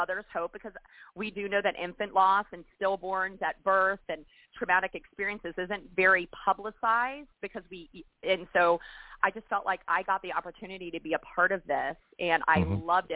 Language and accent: English; Florida, United States; when I was a teacher in North Carolina, I'm from Florida originally